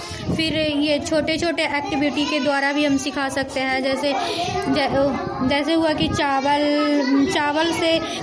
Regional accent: Akaid, India; मैं अकैड़ गांव से हूँ, मैं आंगनबाड़ी सेविका हूँ

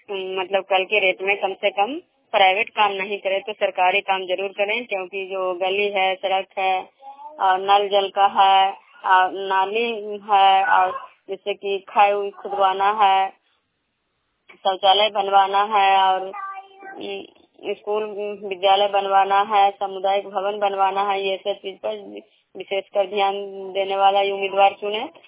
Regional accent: Bihar, India

